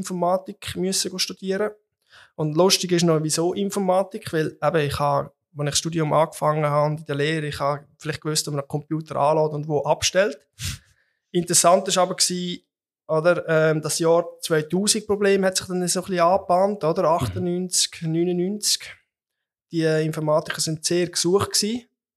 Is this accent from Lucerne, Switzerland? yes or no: yes; Wikon, Lucerne, Switzerland; Ich bin also in Wico und Kanton Luzern aufgewachsen.